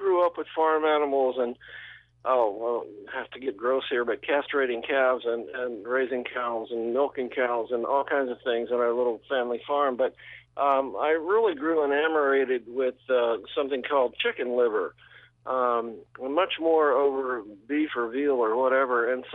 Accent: Mennoniteville, Virginia, United States; Well, you know, the old grandmothers in where I grew up in Mennoniteville, Virginia.

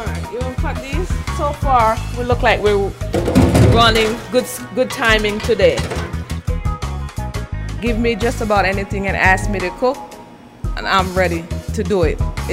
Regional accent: Jamaica; born there; I was born in Jamaica. I'm the first of 11 kids

